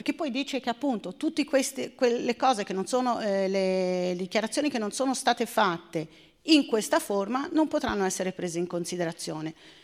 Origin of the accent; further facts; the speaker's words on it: Livorno, Tuscany, Italy; now in Udine, Italy; quando sono arrivata a Udine, io sono livornese, non sono udinese purtroppo, sono andata a finire lì, avrei preferito Trieste, ma è per una questione di mare